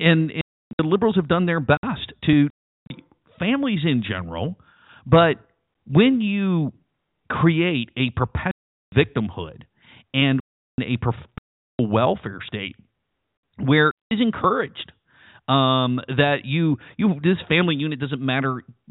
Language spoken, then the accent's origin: English; the South, United States; Look, I grew up in the South during the time of, you know, the whole change, right? In the whole civil rights.